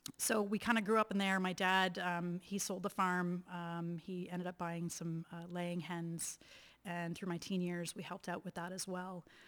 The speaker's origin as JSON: {"language": "English", "town": "Auburn", "region": "Ontario", "country": "Canada", "tie": "born or raised there", "said": "I was born and raised just outside of Auburn, Ontario, on a dairy farm. My parents were immigrants. I'm a first generation Canadian."}